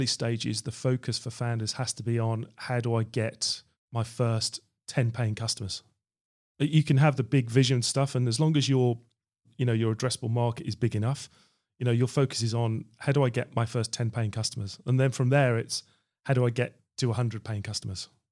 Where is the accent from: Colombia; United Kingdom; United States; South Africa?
United Kingdom; Birmingham, West Midlands; So I'm from Birmingham originally, moved to London and did some IT consultancy